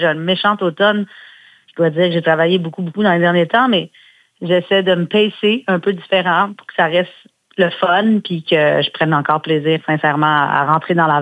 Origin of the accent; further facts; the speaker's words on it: Saint-Romuald, Quebec, Canada; je me rappelle surtout d'avoir un espace où j'ai grandi, qui est à Saint-Romuald, sur la rive sud de Québec